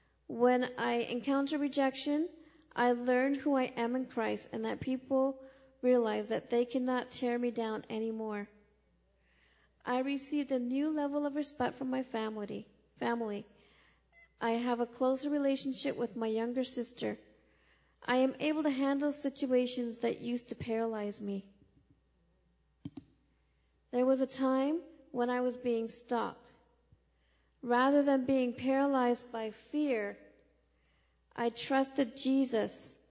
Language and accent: English; Brantford, Ontario, Canada; I grew up on Brantford, Ontario Reserve, with two sisters and two brothers in a dysfunctional home.